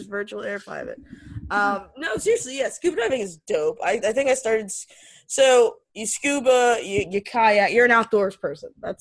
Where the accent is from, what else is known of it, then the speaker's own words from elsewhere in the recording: Florida, United States; Okay, I'm from Florida. We don't do sharks here.